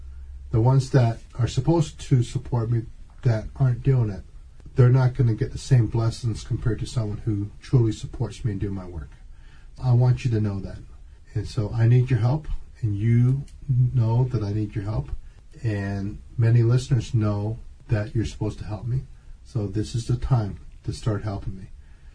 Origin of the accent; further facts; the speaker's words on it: Canada; And I'm Canadian.